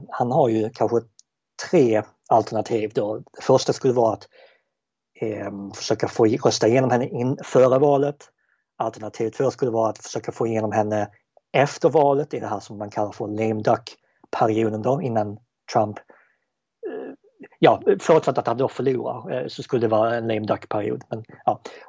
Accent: Sweden; Särskilt som svensk så kan man tycka att det här är det som sker just nu

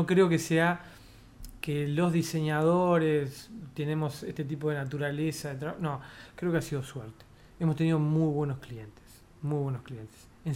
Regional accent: Mercedes, Soriano, Uruguay; born there; now in Montevideo, Uruguay; yo nací en Mercedes, y cuando voy para allá a ver a mis viejos

